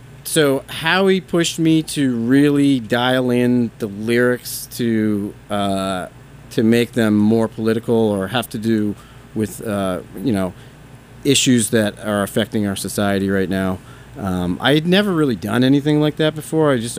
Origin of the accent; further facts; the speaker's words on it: Middleboro, Massachusetts, United States; Well, so, you know, I grew up in Middleboro, and I still live in Middleboro, and I have a lot of friends there.